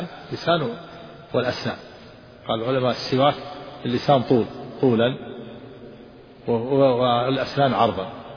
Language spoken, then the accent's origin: Arabic; Tihama, Saudi Arabia; فيوجد عندنا في الجنوب في تهامة شجر في الشوارع في المملكة